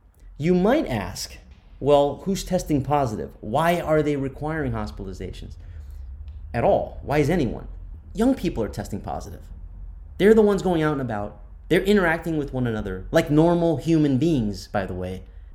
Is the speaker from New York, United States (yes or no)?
no; Florida, United States; and my home state of Florida.